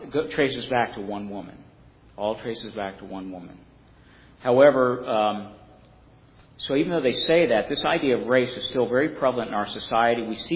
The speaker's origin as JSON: {"language": "English", "region": "Scotland", "country": "United Kingdom", "said": "Janine is Irish. I'm Scottish."}